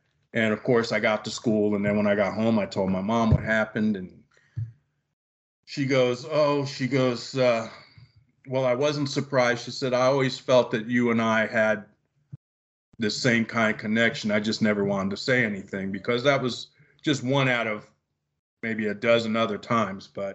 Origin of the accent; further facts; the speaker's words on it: Bronx, New York, United States; this happened in Florida, but I'm originally from New York.